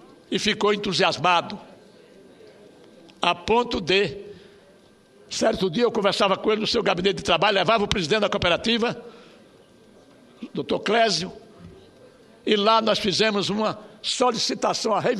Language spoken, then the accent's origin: Portuguese; Alagoas, Brazil; com este exemplo de cooperativa que nós temos lá no meu estado de Alagoas